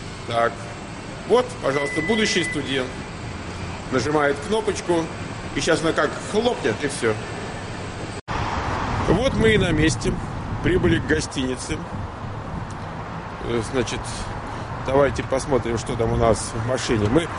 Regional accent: Moscow, Russia; Я из Лефортово.

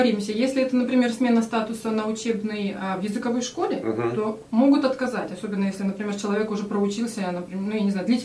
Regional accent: Kamchatka Krai, Russia; я же тоже с Камчатки.

